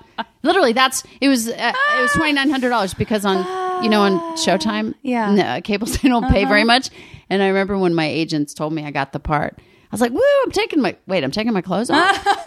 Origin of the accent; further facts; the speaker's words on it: Rockville, Maryland, United States; I grew up in Rockville, Maryland, a little town.